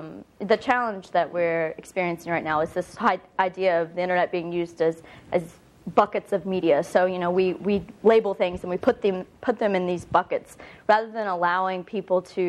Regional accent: West Virginia, United States; I'm originally from West Virginia.

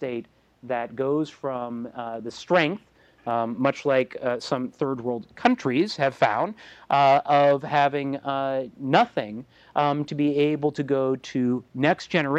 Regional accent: Vermont, United States; I grew up in Vermont, went to Hanover High School in Hanover, New Hampshire, because we actually have a bi-state education system

